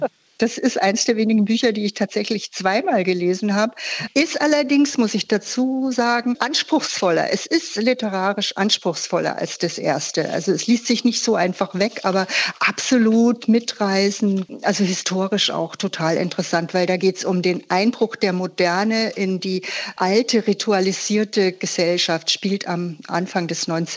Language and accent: German; Munich, Bavaria, Germany; born there; ich bin nämlich in München geboren und finde das deshalb besonders sympathisch